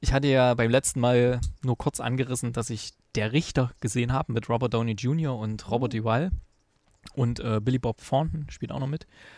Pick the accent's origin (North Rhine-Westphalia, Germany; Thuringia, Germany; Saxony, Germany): Thuringia, Germany; Gera; überlegt, ob ihr vielleicht in meiner alten Heimat-Sneak da in Gera